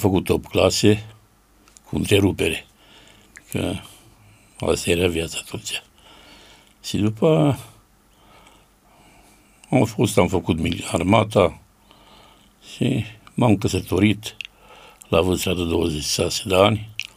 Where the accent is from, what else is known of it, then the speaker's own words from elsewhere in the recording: Vulcan, Hunedoara County, Romania; born there; M-am născut în Vulcan, am avut între patru surori și băiat, 5 copii. Familia a fost mai săracă, pe timpul atunci, 55